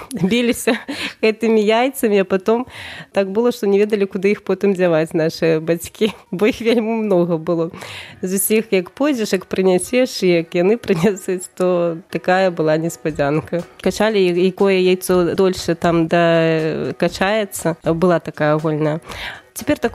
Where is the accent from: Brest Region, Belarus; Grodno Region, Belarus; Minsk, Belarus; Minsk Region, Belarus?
Grodno Region, Belarus; Porazava; moved away as an adult; Сама я родам з Поразава, такое мястэчка.